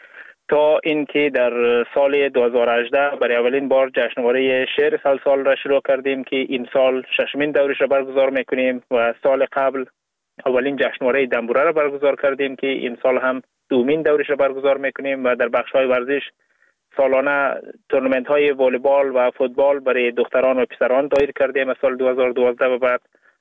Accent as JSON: {"language": "Persian", "region": "Ghazni", "country": "Afghanistan", "tie": "born or raised there", "moved": "yes", "lives_now": "Sweden", "said": "در غزنی افغانستان به دنیا آمدم و تحصیلات ابتدایی را همونجا داشتم و تا اینکه در سال 2011 سویدن آمدم"}